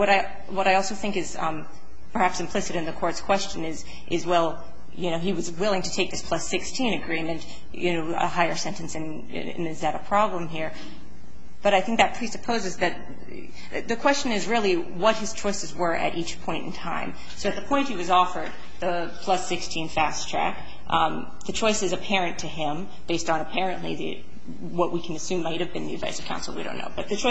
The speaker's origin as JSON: {"language": "English", "region": "Northeast", "country": "United States", "said": "I apologize, Your Honor. I'm from the Northeast. I can't help it."}